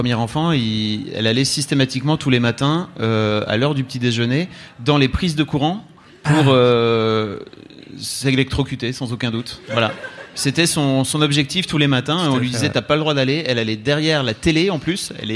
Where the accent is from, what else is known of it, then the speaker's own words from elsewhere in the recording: Hauts-de-France, France; Enfin, en tout cas, moi, je viens du Nord, hein, donc c'est pour vous dire.